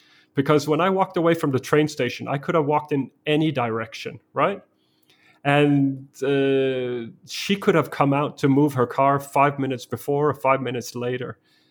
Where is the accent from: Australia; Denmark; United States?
Denmark; I'm from Denmark.